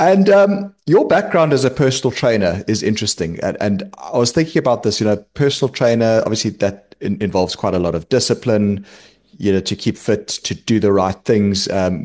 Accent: South Africa; So I mean, I'm from South Africa.

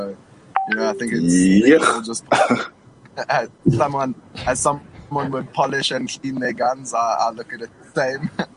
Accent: Durban, KwaZulu-Natal, South Africa; born there; I was born in Durban

